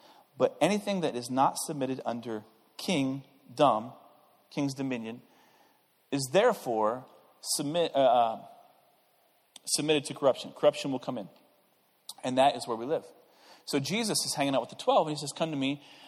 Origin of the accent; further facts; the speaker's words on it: Iowa, United States; Okay, now, I'm not from Atlanta, right? I've seen ATL. I think … was brilliant in that movie. I listened to … a lot in the 90s, so I kind of know a little bit about ATL. Enough to know that guys from Iowa don't really have much power in the alleyways of Atlanta.